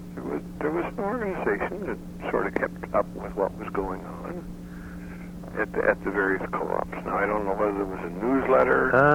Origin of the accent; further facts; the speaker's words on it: Seattle, Washington, United States; Now, I lived at home. I didn't belong to it. Because Seattle was my hometown, and it was cheaper.